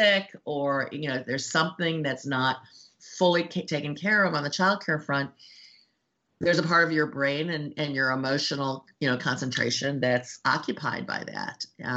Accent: Cleveland, Ohio, United States; So I do think this whole growing up in Cleveland, growing up in a Jewish neighborhood, you know, being the other was, I don't think I appreciated it at the time

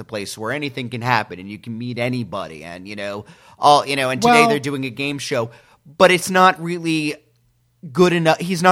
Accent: New Jersey, United States; not like, hey, I grew up in Jersey.

